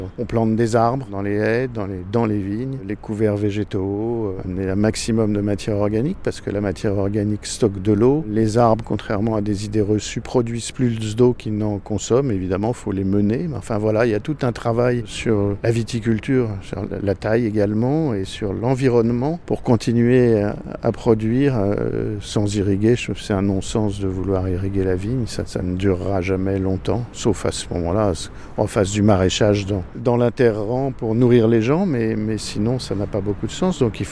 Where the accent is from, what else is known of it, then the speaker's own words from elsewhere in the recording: Paris, Île-de-France, France; Je suis parisien d'origine